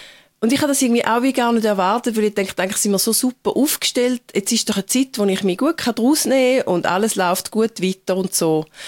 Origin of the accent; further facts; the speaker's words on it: Zurich, Switzerland; moved away; also born or lived in London; Es ist zwar das Land, wo ich aufgewachsen bin, aber trotzdem ist es irgendwie eher ein Weiterziehen als ein Zurückkehren.